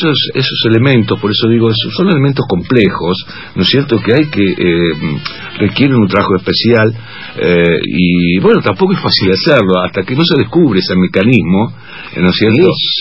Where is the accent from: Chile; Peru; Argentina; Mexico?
Argentina; San Francisco, Córdoba; born there; also born or lived in Santa Fe; now in Buenos Aires, Argentina; Sí, yo nací en San Francisco.